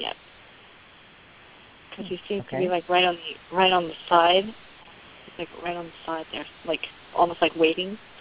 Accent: New York, United States; now in Florida, United States; Now, well, I'm in Florida, but by way of New York.

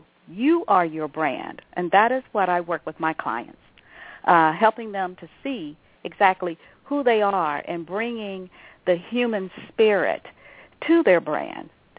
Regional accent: Thomaston, Georgia, United States; now in Westerville, United States; My mother lived in Columbus, and I grew up with my paternal grandparents in Thomaston, Georgia.

